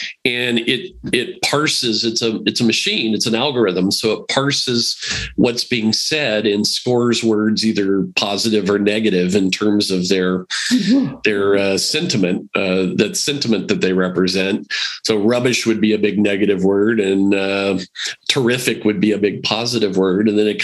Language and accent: English; United States; now in Canada; I'm an American originally, as you know.